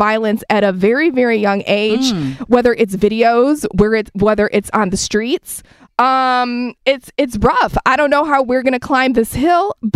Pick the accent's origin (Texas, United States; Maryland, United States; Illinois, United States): Illinois, United States; Chicago; Like, I'm born and raised in Chicago, and I take advantage of all the free stuff.